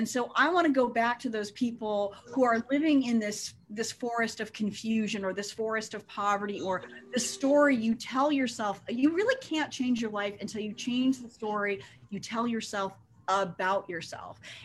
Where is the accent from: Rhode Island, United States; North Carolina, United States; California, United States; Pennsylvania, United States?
California, United States; I grew up outside of Berkeley, so I thought I was a little Miss Liberal.